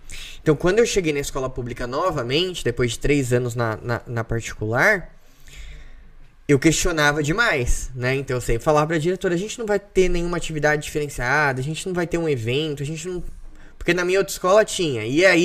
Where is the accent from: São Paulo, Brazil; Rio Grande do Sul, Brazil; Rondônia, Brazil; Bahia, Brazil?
São Paulo, Brazil; Ferraz de Vasconcelos; born or raised there; also born or lived in Suzano